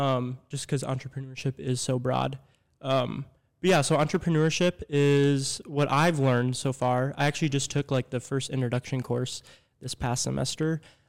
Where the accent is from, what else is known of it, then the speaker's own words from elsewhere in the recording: Rochester, Minnesota, United States; I'm from Rochester, Minnesota. I've grown up here my whole life. I graduated from Century High School in 2020